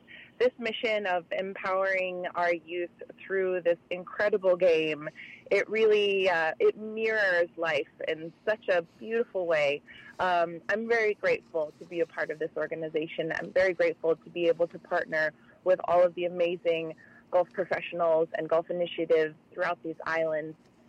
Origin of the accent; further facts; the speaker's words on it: Kihei, Hawaii, United States; because I grew up in Kihei.